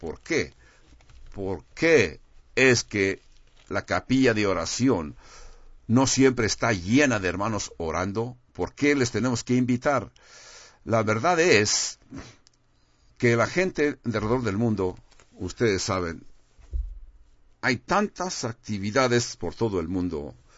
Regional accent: Huntington Beach, California, United States; cuando crecí en California, en Huntington Beach, California.

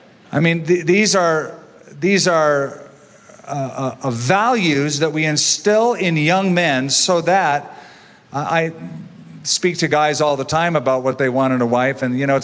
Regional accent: California, United States; I'm a Californian. So the best you get when you come into a room to a Californian is like, hey, sup?

